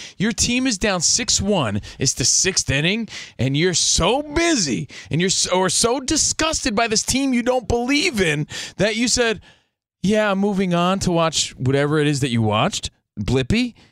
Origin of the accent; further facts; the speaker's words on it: East Coast, United States; now in Los Angeles, United States; We're from the East Coast. We're out here in L.A.